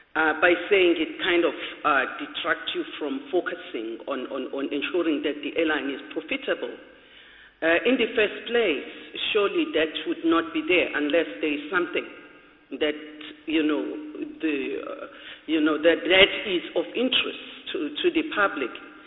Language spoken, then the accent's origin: English; Durban, KwaZulu-Natal, South Africa; I'm from Durban